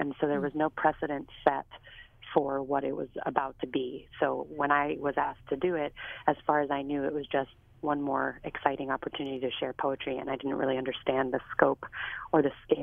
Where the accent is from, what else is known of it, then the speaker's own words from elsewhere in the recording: New York City, New York, United States; Yeah, I grew up in New York City, and when I was growing up here, there was already a pretty amazing existing spoken word poetry community